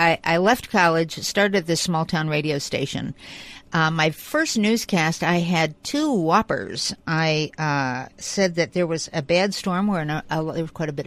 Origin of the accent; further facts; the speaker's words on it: Ohio, United States; Actually, I grew up in a small town in southern Ohio. My dad was the high school basketball coach.